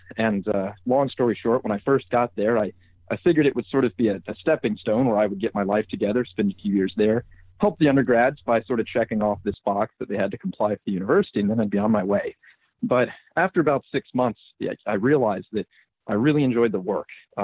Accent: Atlanta, Georgia, United States; moved away as an adult; now in Austin, United States; I grew up in Atlanta, Georgia, but I received a scholarship to the business school here at UT Austin

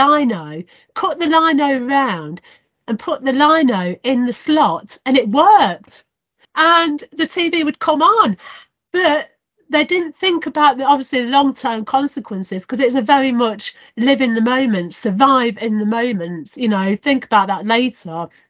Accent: Leicester, East Midlands, United Kingdom; I grew up in Beaumont Lees area in Leicester, a different area again

